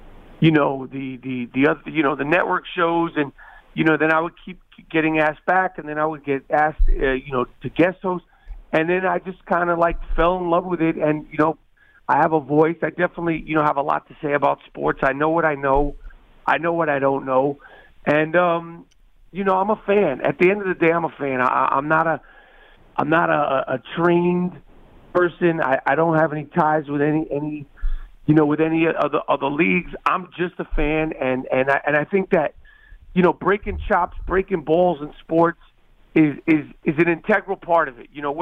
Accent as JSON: {"language": "English", "town": "New York City", "region": "New York", "country": "United States", "tie": "born or raised there", "said": "Well, you know, I grew up in New York City dreaming of being in the NBA."}